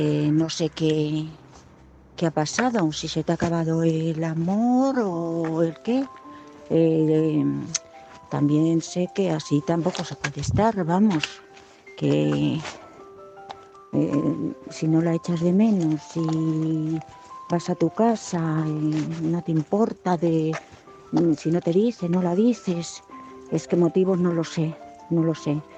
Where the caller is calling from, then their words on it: Madrid, Community of Madrid, Spain; de Madrid.